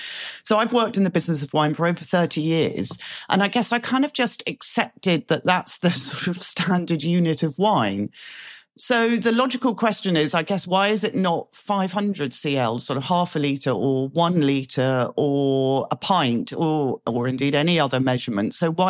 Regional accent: United Kingdom; So as a Brit, I've been brought up with miles and pints and feet and inches, etc., as my units of measurement.

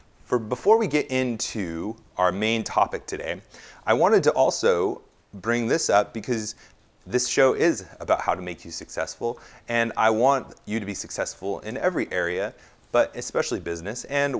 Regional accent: California, United States; I come from California where they have the high-speed rail, quote-unquote.

